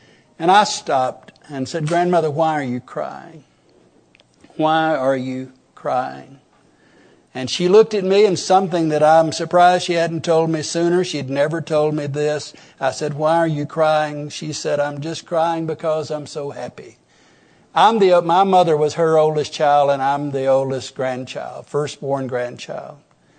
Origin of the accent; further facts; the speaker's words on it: Arab, Alabama, United States; When I was 17 years old, I was introduced to a family in my hometown of Arab who were holding a Monday night, once a month Monday night meeting in their home to teach this very message.